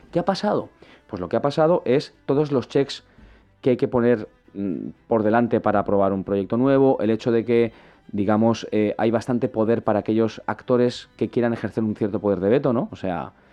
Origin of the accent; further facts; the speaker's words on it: Valencia, Valencian Community, Spain; moved away as an adult; now in Madrid, Spain; Yo me fui de Valencia en 2011 como tanta gente de mi generación. Emigré, básicamente. Y no he vuelto a vivir aquí. Vuelvo muchas veces porque mi familia y mis amigos están aquí, pero no vivo aquí, vivo en Madrid, ¿no? Y he vivido en otros muchos sitios.